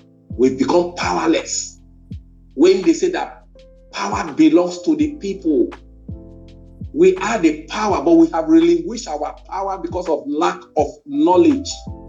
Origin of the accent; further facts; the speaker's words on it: Nigeria; I'm doing new Nigeria because I'm a Nigerian.